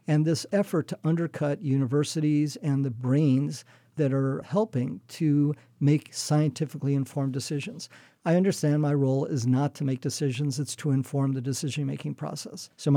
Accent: New York, United States; moved away as an adult; now in Pacific Islands; because I'm a guy from New York originally. I don't like to admit it in public, but 45 years in the Pacific Islands has taught me this is the place where I'm most comfortable.

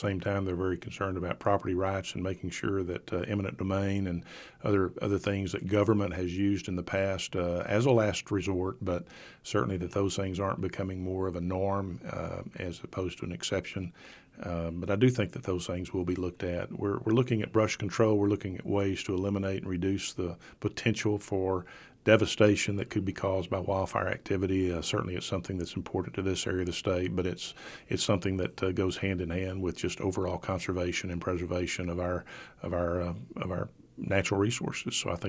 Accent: Abilene, Texas, United States; I grew up here in Abilene. This is my hometown.

